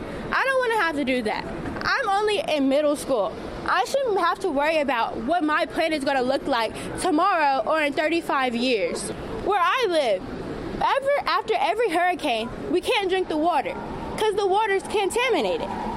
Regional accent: Louisiana, United States; I'm traveling here from Southwest Louisiana. I have to come all the way out here just to fight for clean air in my communities.

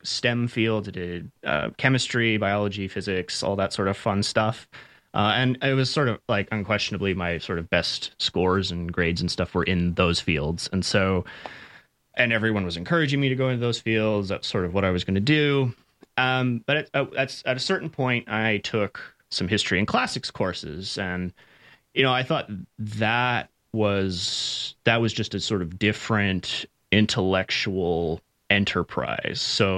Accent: British Columbia, Canada; I'm originally from British Columbia. I'm from sort of central British Columbia. It's the territory of the Tsleil-Waututh people, the Tsilhqot'in people, Deketh people.

